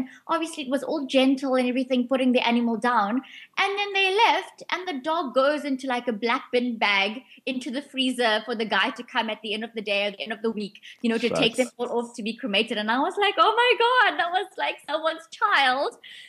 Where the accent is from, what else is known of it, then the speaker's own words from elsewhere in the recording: Port Shepstone, KwaZulu-Natal, South Africa; used to volunteer at my local vet in Port Chepstone, my hometown.